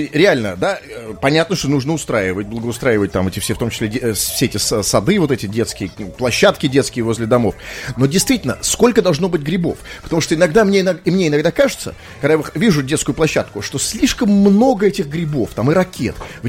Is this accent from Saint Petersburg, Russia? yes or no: yes; Saint Petersburg, Russia; как настоящий петербуржец, потому что в Петербурге живу давно, здесь, собственно, родился.